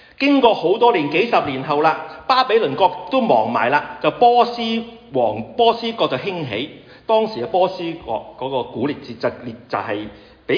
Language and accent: Cantonese; Guangdong, China; 我們廣東人就這樣說